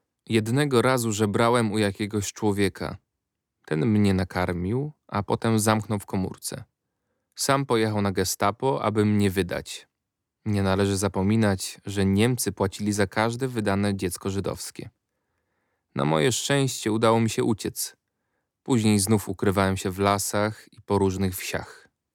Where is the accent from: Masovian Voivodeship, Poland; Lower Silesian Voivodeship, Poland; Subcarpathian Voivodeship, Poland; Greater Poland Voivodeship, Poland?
Masovian Voivodeship, Poland; Błonie; born there; urodzony w 1934 roku. Urodziłem się w Błoniu, koło Warszawy.